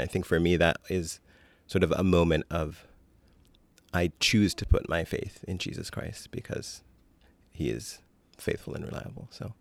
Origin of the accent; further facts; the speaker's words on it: Kenya; also born or lived in Benin / Canada; I've been in Boston for about 15 years and coming to Park Street the whole time. Mm-hmm. I originally was born in Benin, but I grew up in Kenya. Although in between there and here, I lived in Canada for a few years.